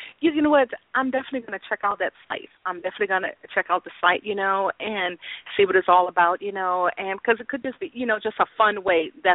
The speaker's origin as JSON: {"language": "English", "town": "Frederick", "region": "Maryland", "country": "United States", "tie": "born or raised there", "said": "I grew up in Frederick, Maryland."}